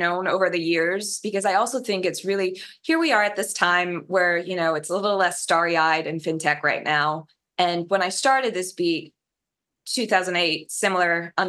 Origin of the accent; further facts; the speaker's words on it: Midwest, United States; I grew up in the Midwest living with a family that always encouraged, and my dad too, encouraged like creative pursuits and connections with people.